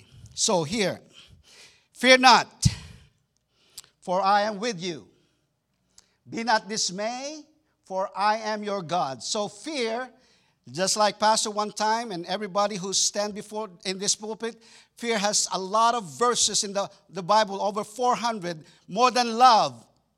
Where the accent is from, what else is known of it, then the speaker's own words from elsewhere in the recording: Texas, United States; I'm from Texas wearing cowboy boots, and this is how we do in Texas.